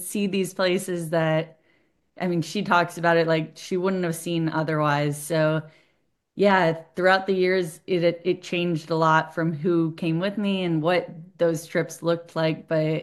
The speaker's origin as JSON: {"language": "English", "region": "Ohio", "country": "United States", "also_born_or_lived": "Wisconsin", "said": "And I'm from Ohio. So then I did one in Ohio. My family is all from Wisconsin. That's where I was born."}